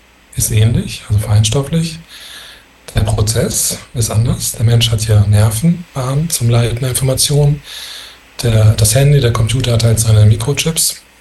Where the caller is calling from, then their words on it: Rome, Lazio, Italy; grüß dich aus Rom, Italien.